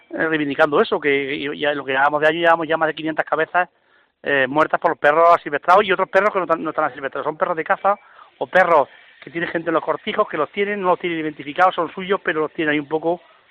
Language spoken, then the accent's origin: Spanish; Santiago de la Espada, Andalusia, Spain; Yo soy de Santiago de la Espada, como te has dicho, y aquí tenemos 20 y tantos jóvenes que se van a incorporar.